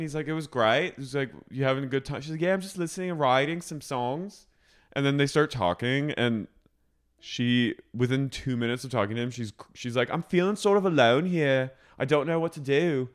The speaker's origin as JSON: {"language": "English", "town": "Los Angeles", "region": "California", "country": "United States", "said": "I'm from Los Angeles, America."}